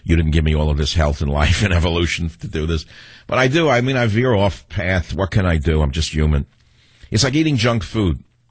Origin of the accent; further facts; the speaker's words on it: New York, United States; Because I grew up in New York. I knew the type.